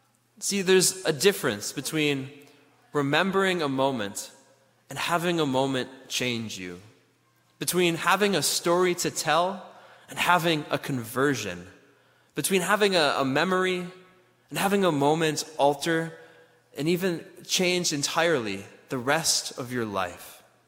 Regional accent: Ann Arbor, Michigan, United States; So I'm a born and raised Wolverine. Both my parents went to Michigan. I grew up in Ann Arbor.

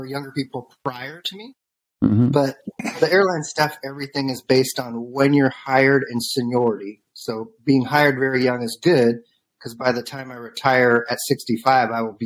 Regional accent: Manhattan Beach, California, United States; also born or lived in Canoga Park; Yeah, I was born in Canoga Park. We lived in Redondo growing up till about my fourth grade, which however old you are then, nine-ish. And then we lived in Manhattan Beach the rest of the time.

